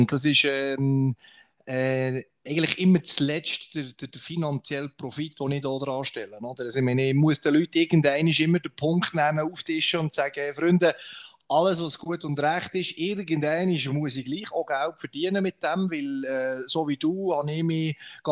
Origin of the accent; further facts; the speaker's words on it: Biel, Bern, Switzerland; Und Biel, wo ich herkomme, weiss man ja, ist nicht das einfachste Pflaster.